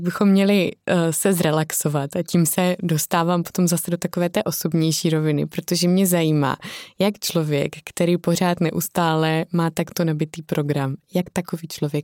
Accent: Brno, South Moravian Region, Czechia; tak ja som z Brna, takže to mne taky ako potešilo u srdíčka toho.

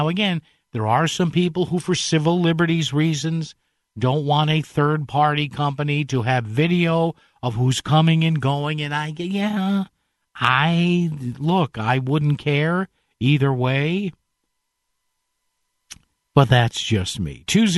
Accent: New Haven, Connecticut, United States; we got one at the house I grew up in New Haven

